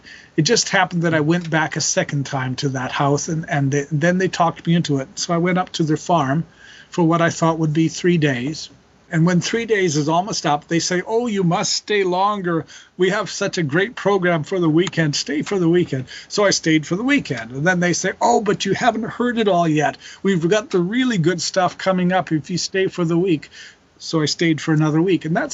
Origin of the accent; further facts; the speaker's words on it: Calgary, Alberta, Canada; So I grew up in Calgary, Alberta, Canada.